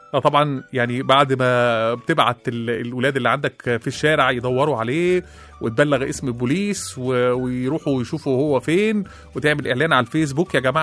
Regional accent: Egypt; طبعا تعرفين مشكلة الصنايعي عندنا في مصر بيبقى فيلم تاني خالص

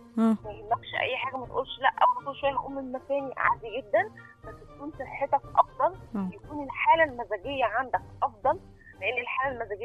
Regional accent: Egypt; احنا شعب مصري

